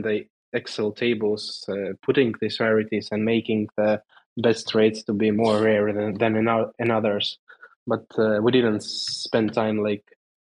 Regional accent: Estonia; I'm Estonian.

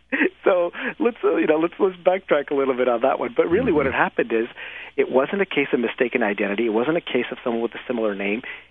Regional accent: Brooklyn, New York, United States; also born or lived in Bangladesh; so I was born in Bangladesh, but I grew up in Brooklyn. I grew up in New York City, and I came here when I was like 7 years old.

